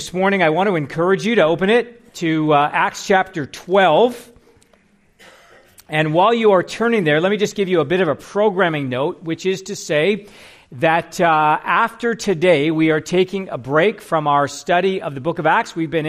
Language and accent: English; Canada; Just so you know, I am Canadian. I've got credentials.